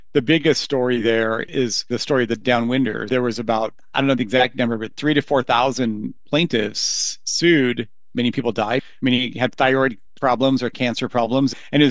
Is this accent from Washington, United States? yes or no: yes; Richland, Washington, United States; Yeah, I was born and raised in Richland, Washington. My family's the same, so I have a long history of family there. My hometown